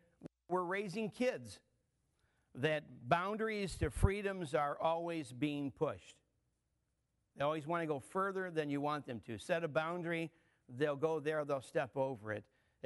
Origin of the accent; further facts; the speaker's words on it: United States; And as an American citizen, quite frankly, I'm very happy for the freedoms that we enjoy.